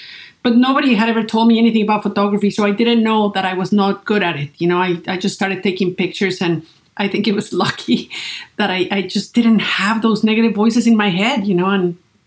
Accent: Great Falls, Virginia, United States; So I started a little business in my hometown in Great Falls, Virginia, taking portraits of the people there.

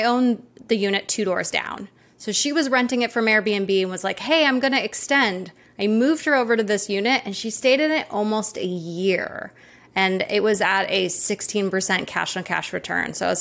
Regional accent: Maui, Hawaii, United States; So I grew up in Maui and I'm actually in Maui right now.

